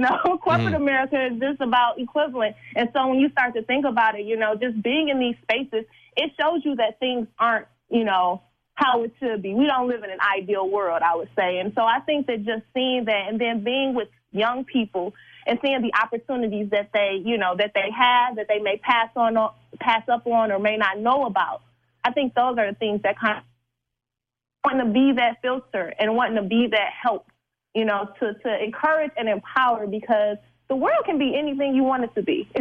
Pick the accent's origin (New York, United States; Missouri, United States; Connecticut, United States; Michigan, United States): Michigan, United States; Detroit; also born or lived in Oak Park; I was born in Detroit, raised a little bit in Oak Park, but I'm back here living in Detroit and working in Detroit